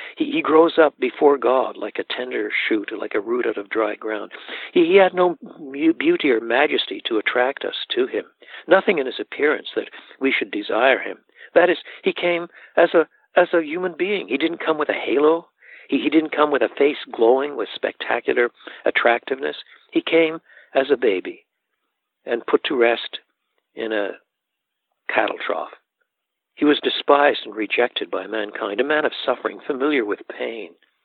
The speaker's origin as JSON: {"language": "English", "country": "Canada", "said": "Now, I'm a Canadian, and when you drive west in Canada, across the Great Plains, you come to the city of Calgary"}